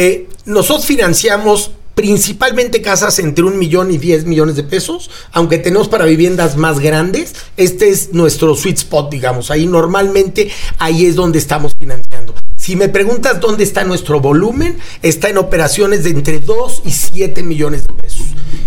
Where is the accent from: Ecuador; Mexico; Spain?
Mexico; como mexicano, nada me gustaría más que funcionara